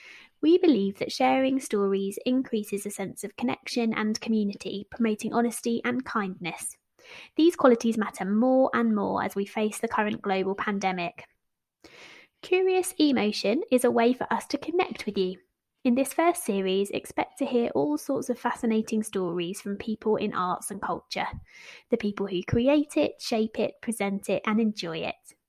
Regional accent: St Neots, East of England, United Kingdom; I grew up in St Neots in Cambridgeshire.

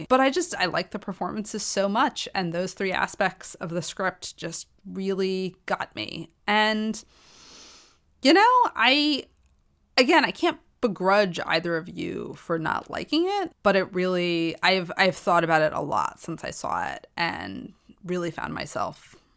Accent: United States; I'm a woman. I grew up in American society.

